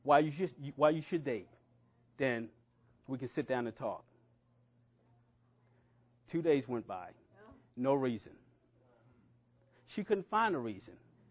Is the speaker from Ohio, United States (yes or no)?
no; Baltimore, Maryland, United States; I'm originally from Baltimore, and public transportation is huge there.